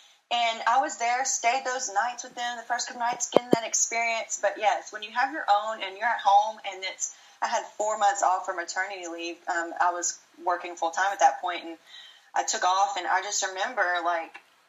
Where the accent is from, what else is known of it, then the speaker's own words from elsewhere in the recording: Louisiana, United States; now in League City, United States; we're from Louisiana originally, but we live here in Houston, Texas, and, well, South Houston, so League City.